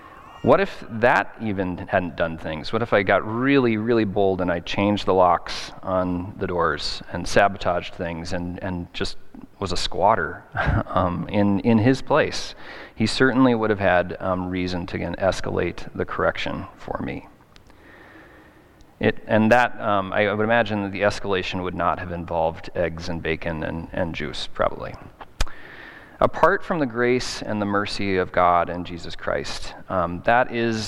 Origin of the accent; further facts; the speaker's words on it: Arizona, United States; born there; now in Minnesota, United States; and I was born in Arizona, so I had some experience with heat before as a kid, but this was very, very brutal.